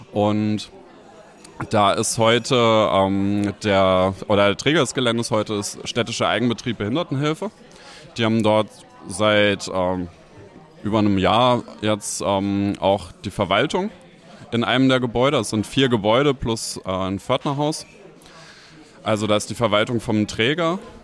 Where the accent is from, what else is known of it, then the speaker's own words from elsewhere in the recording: Hesse, Germany; now in Leipzig, Germany; vor allem mit jüdischen Landgemeinden in Hessen, wo ich aufgewachsen bin